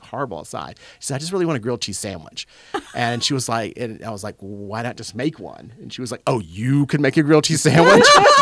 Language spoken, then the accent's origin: English; Deep South, United States; Oh, I grew up in the Deep South, and so that's my food heritage.